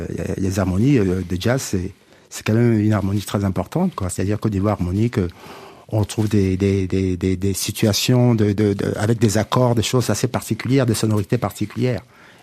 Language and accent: French; Cameroon; born there; moved away; j'étais en tournée avec … justement, au Cameroun. Et ça faisait longtemps que je n'avais pas été dans mon pays natal